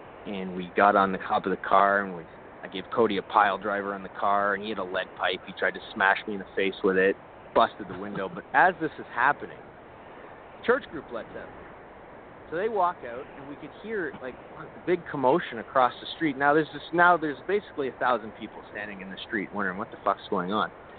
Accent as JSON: {"language": "English", "country": "Canada", "said": "Well, I'm Canadian, so I'm going to probably do work."}